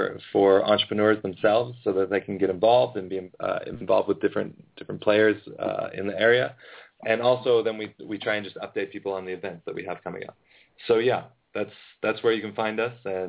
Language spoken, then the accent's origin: English; United States; I mean, I'm originally from America.